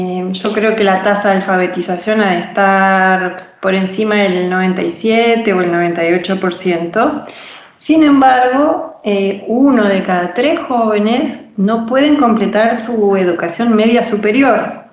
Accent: Uruguay; Uruguay es un país muy particular porque es un país muy pequeñito entre dos grandes países como Argentina y Brasil, donde habitamos solamente 3,5 millones de personas.

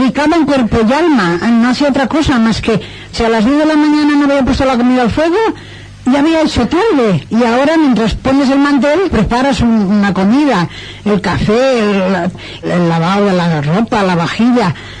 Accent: Valencian Community, Spain; Yo, como soy del Carañal, tenía otras fiestas maravillosas, la Semana Santa.

